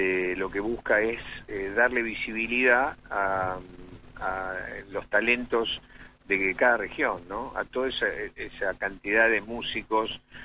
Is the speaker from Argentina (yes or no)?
yes; Argentina